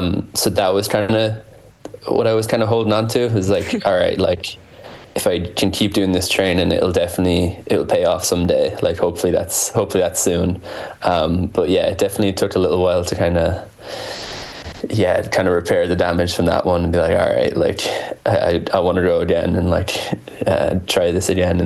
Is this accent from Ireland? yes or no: yes; Ireland; I'm Irish